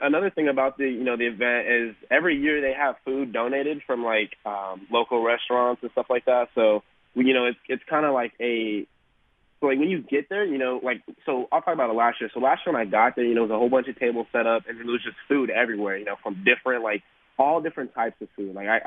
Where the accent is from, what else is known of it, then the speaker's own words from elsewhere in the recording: Phoenix, Arizona, United States; because I come from East Phoenix, and so it was a whole different new scene for me.